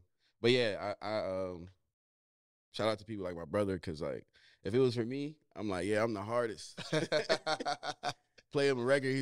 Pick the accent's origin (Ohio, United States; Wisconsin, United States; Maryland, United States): Ohio, United States; Columbus; also born or lived in Northern Virginia; I'm African. I would like to say I'm from Columbus, Ohio, but I spent the bulk of my life in Northern Virginia.